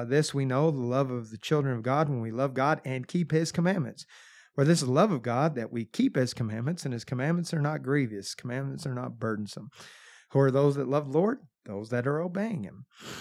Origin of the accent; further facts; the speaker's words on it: United States; It has a lot to do with I grew up on the Ohio River, and the pollution in that river during my youth was terrible.